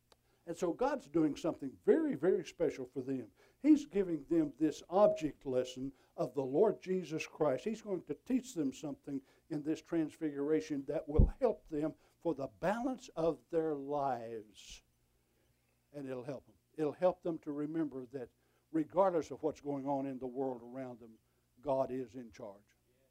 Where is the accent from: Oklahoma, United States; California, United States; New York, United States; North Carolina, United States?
Oklahoma, United States; Eufaula; I was from Eufaula, Oklahoma, and the guy looked me right straight in the eye and said